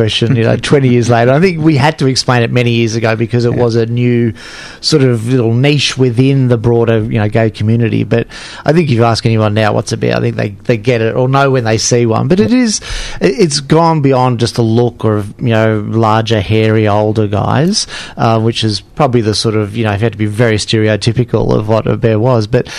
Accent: Melbourne, Victoria, Australia; So I'm born and raised in Melbourne and been here all my life. We've done some stints overseas and up in Sunshine Coast in Queensland, but pretty much, you know, Melbourne is home.

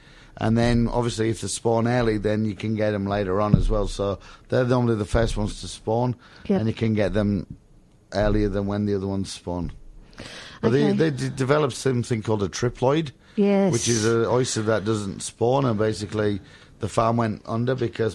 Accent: England, United Kingdom; Obviously I'm English

